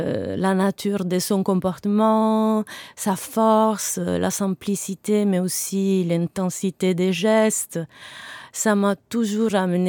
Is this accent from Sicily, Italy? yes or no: yes; Messina, Sicily, Italy; French is a second language; Oui, je suis née à Messine, dans une ville assez bourgeoise où mes parents, ils évitaient de parler sicilien avec nous, ils parlaient sicilienne entre eux.